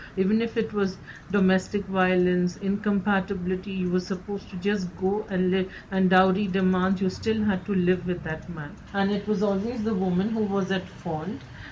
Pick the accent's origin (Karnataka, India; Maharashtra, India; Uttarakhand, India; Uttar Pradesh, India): Maharashtra, India; Mumbai; my age is 52 years. I grew up in Mumbai. It was always a city on the move.